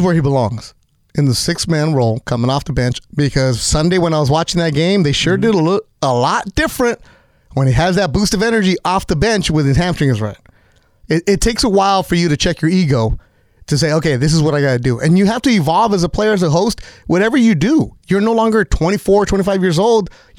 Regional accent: Zacatecas, Mexico; Like Pedro Aguayo, who's from my hometown in Zacatecas

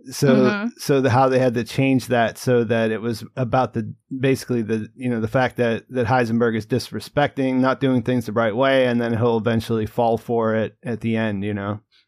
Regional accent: Rust Belt, United States; I grew up in the Rust Belt. So there really wasn't much migrant culture at all

